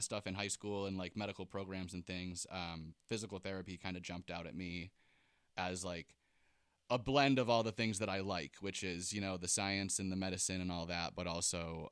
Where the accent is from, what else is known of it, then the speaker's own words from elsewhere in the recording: New York, United States; So I grew up in Western New York to start off, super rural, like super small area